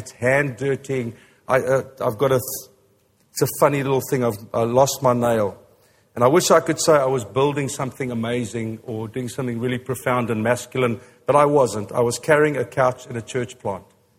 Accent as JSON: {"language": "English", "town": "Vanderbijlpark", "region": "Gauteng", "country": "South Africa", "tie": "born there", "said": "every day I think of the fact that I was born in Vanderbijl Park. I'm an Afrikaans kid, and I remember walking Kaalfoot on the farm."}